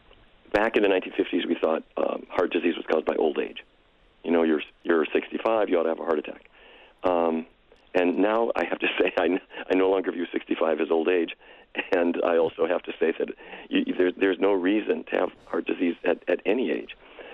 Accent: Fargo, North Dakota, United States; Well, I grew up in Fargo, and so I know well the Midwestern diet

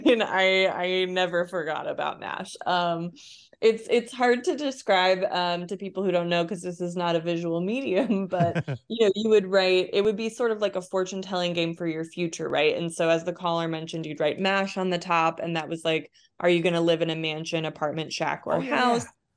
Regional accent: Michigan, United States; I grew up in Southeastern Michigan as well, so we'd played a lot of Red Rover.

